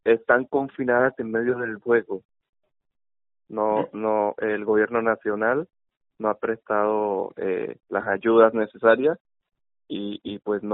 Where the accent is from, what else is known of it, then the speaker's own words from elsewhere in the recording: Riosucio, Chocó, Colombia; soy del departamento del Chocó, Colombia, del país Colombia, del municipio de Río Sucio.